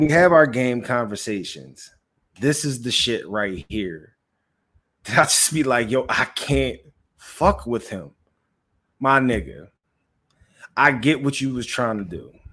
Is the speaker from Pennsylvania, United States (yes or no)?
yes; Philadelphia, Pennsylvania, United States; everybody knows I'm from Philly, right?